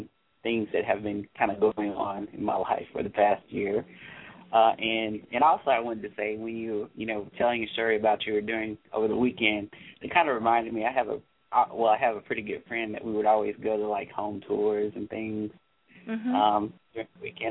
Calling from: North Carolina, United States; I'm calling from North Carolina.

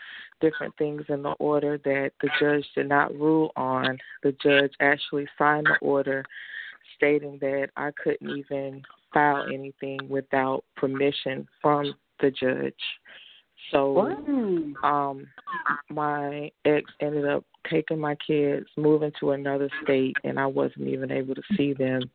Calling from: North Carolina, United States; Yes, I'm calling from North Carolina.

